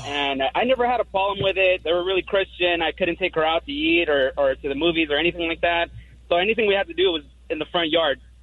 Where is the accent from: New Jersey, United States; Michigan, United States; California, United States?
California, United States; Los Angeles; this is how I grew up in South Central.